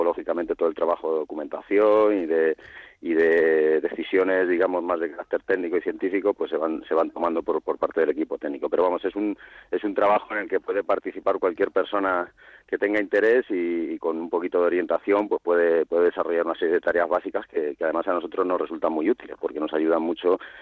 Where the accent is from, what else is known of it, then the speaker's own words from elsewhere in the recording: Villarejo, Spain; born there; yo que además soy vecino de Villarejo y nacido aquí